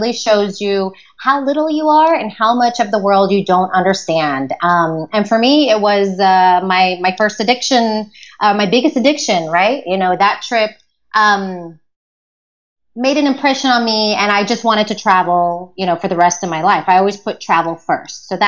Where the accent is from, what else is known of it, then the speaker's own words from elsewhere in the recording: Houston, Texas, United States; Growing up in Houston, Texas is where I spent my childhood.